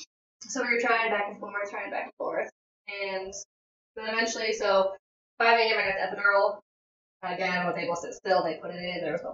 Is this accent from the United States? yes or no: yes; Madison, Wisconsin, United States; Like we're from Madison, Wisconsin, Illinois area, so we could do snow, right?